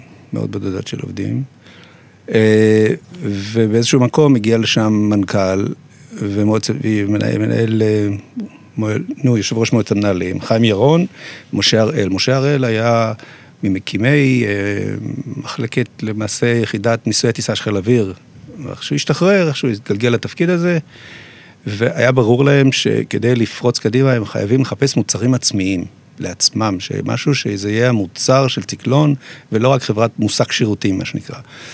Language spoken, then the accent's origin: Hebrew; Jerusalem, Jerusalem District, Israel; למרות שאני ירושלמי ולא ראו בתקופה הזו הרבה מטוסים בירושלים, לפני 67